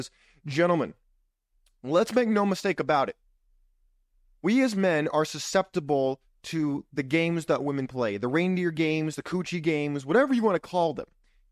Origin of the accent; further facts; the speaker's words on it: Ireland; And if you're wondering what I'm drinking Guinness because I'm an Irish guy.